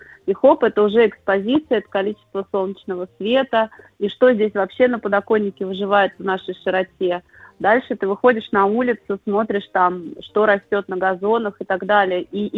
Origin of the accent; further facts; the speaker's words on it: Kolomna, Moscow Oblast, Russia; Я выросла в Коломне, это небольшой город в Подмосковье, мы жили на окраине, и мы были лишены большого количества кружков московских, но зато у нас был рядом лес